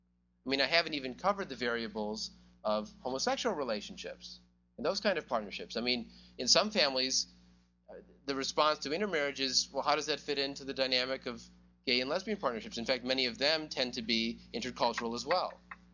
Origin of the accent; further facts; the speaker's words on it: Midwest, United States; In my own case, I'm white, I'm male, I'm from the Midwest, I'm Jewish.